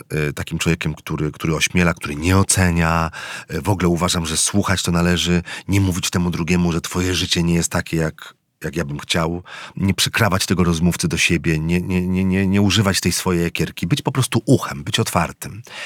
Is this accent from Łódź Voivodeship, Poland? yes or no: no; Złotoryja, Lower Silesian Voivodeship, Poland; Ja pochodzę z małego miasteczka, wiesz, ze Złotoryi na Dolnym Śląsku, gdzie seks naprawdę był tematem tabu